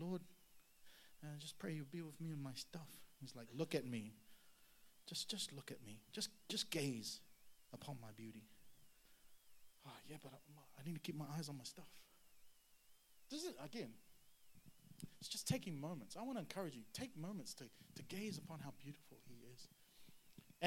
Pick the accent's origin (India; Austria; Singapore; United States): Singapore; now in Queensland, Australia; I came from Singapore. Me and my brother Adam and Joanna, we lived in Singapore.